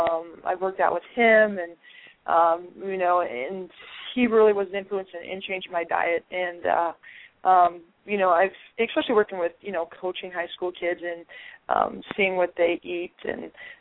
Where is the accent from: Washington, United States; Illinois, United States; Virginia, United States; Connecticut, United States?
Illinois, United States; Chicago; I grew up in Chicago during the time when the Bulls were winning their 6 championships